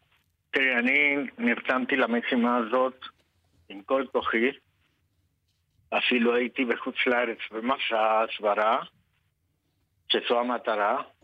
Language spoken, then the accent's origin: Hebrew; Argentina; now in Israel; אני אומר לכולם, אני ארגנטינאי, אני אוהב חיבוקים ונשיקות.